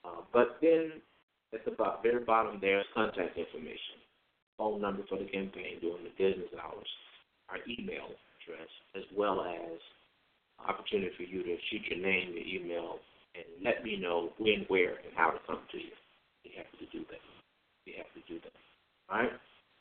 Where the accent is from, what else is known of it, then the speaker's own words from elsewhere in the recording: Chicago, Illinois, United States; So I'm from Chicago originally, right? And so that was a vastly different environment.